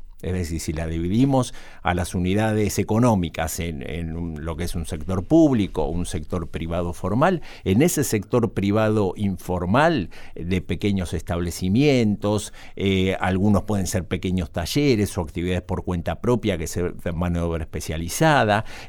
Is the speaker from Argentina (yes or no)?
yes; Argentina; los argentinos no tenemos nuevos problemas